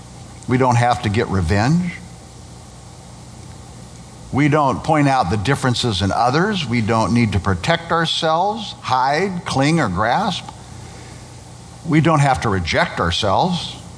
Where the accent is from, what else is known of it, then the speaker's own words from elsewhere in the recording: Nebraska, United States; now in California, United States; I grew up in Nebraska. At one point in my life, I was a resident of Nebraska. But then I moved to California, and California is my current residency. But even though I no longer live in Nebraska, I still carry with me memories